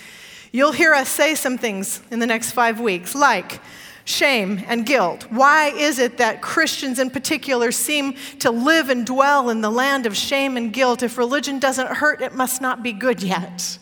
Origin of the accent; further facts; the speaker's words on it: California, United States; I mean, I haven't told her I'm a Californian Adventist yet.